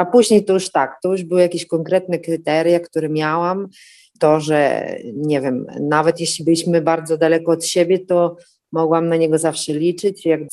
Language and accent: Polish; Lublin, Lublin Voivodeship, Poland; moved away as an adult; now in Fermo, Italy; mam 41 lat, jestem z pochodzenia lublinianką, a od 17 lat mieszkam we Włoszech, w Fermo, to jest takie miasto mniej więcej w środkowych Włoszech, niedaleko Adriatyku, w regionie Marche.